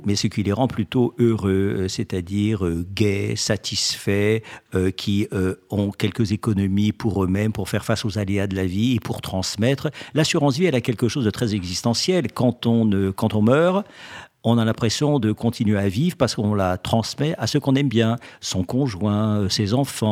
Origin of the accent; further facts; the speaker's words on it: Grand Est, France; Et moi, je suis alsacien, donc je n'ai pas de qualité particulière.